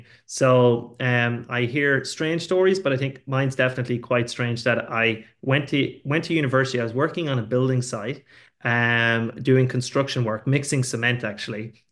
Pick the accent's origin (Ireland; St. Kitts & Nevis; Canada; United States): Ireland; moved away as an adult; now in Saudi Arabia; would probably guess that I'm not Saudi. So I am also an Irish guest. I just work and live for the last 3.5 years in the Kingdom of Saudi Arabia.